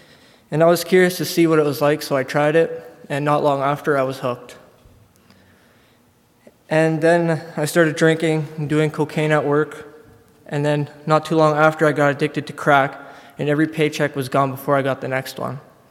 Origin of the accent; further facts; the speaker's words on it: Lethbridge, Alberta, Canada; I'm 21 years old. I'm from Lethbridge, Alberta.